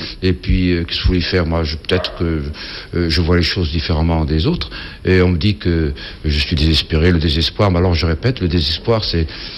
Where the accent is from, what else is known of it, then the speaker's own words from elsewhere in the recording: Monaco; je suis certainement d'origine italienne, puisque à Monaco, je suis monégasque, et autrefois c'était génois tout ça, et mes grands-parents étaient italiens, sauf ma grand-mère maternelle.